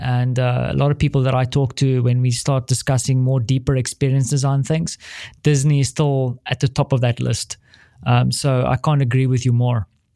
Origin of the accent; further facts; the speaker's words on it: South Africa; I am South African.